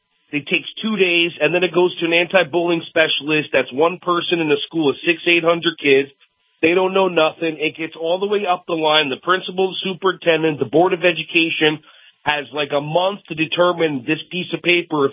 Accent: New Jersey, United States; I mean, I grew up in New Jersey, Jewish kid in my own situation like that, where I had dealt with bullying, mental and physical, and then moved to another part of New Jersey that was highly Jewish

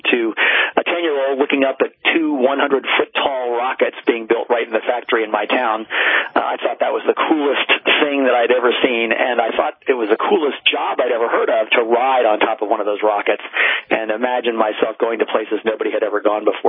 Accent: Baltimore, Maryland, United States; Well, I was about 10 years old, growing up in Baltimore, Maryland

